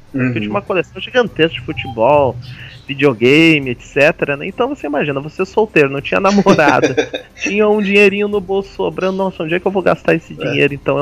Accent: Porto Alegre, Rio Grande do Sul, Brazil; now in São Paulo, Brazil; Eu sou de Porto Alegre, na verdade, né? Agora eu tô morando em São Paulo.

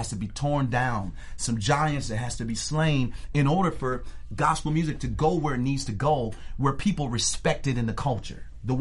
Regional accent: Detroit, Michigan, United States; I'm from Detroit, and if you go down Puritan Avenue, you will see a church on right across the street from each other

